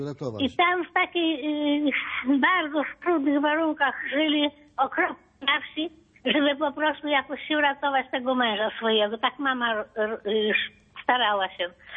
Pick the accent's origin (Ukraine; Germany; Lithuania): Lithuania; now in Poland; dlatego że ja urodziłam się na Litwie i stamtąd przyjechałam.